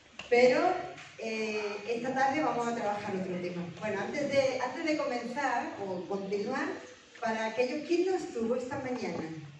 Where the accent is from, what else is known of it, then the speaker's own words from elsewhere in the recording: Puente Genil, Andalusia, Spain; yo soy de Córdoba, será de la vieja Andalucía, entonces. Bueno, en realidad sí, de Córdoba, pero de un pueblo, soy de Puente Genil, el pueblo de la carne membrillo.